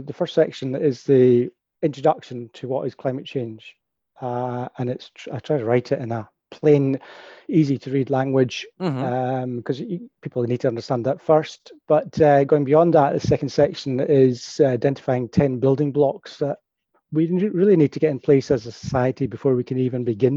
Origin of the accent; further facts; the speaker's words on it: Perth, Scotland, United Kingdom; I was brought up in Perth and was a regular hill walker and always out cycling or walking. Quite naturally went on to study geography at Edinburgh University